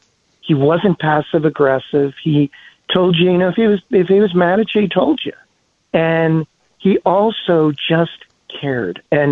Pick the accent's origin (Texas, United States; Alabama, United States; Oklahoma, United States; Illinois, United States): Illinois, United States; Chicago; because I had the same growing up in Chicago, just like you.